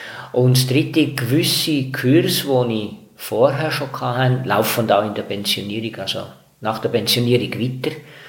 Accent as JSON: {"language": "German", "country": "Austria", "tie": "born or raised there", "said": "Also ich bin in Österreich aufgewachsen, im katholischen Gebiet."}